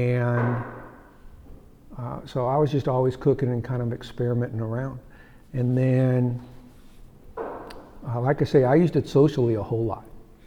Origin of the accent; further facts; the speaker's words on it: St. Louis, Missouri, United States; I grew up in St. Louis, which you know is a barbecue area.